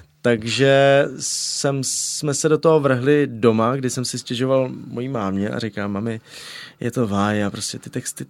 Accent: Znojmo, South Moravian Region, Czechia; mám tam babičku, dědu, strejdy, sestřenice, bratrance, takže samozřejmě je to moje rodné město Znojmo, nebo vy jste teda naznačil Moravu, ale konkrétně Znojmo.

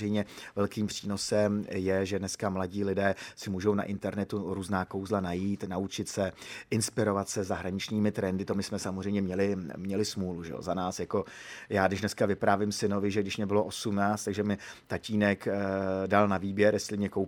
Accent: Hořice, Hradec Králové Region, Czechia; jsem z Hořic pod Krkonoší

